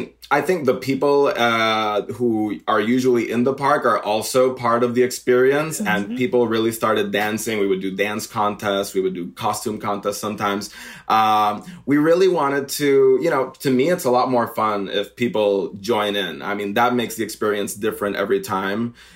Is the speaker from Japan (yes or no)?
no; Puerto Rico; I mean, I'm from Puerto Rico, and I grew up without air conditioning.